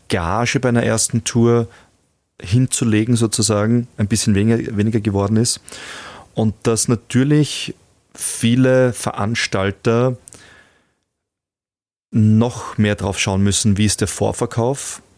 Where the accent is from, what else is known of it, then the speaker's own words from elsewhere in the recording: Styria, Austria; born there; Ich bin ja selber gebürtiger Steirer und Halbsteirer, meine Mutter ist Steirerin, also ich habe da einen absoluten Bezug zur Steiermark